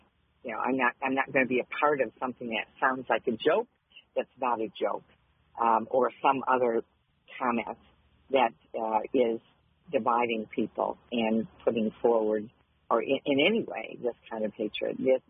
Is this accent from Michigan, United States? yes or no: yes; Clare, Michigan, United States; I grew up in Clare, and legal gun ownership has been a part of my family and hunting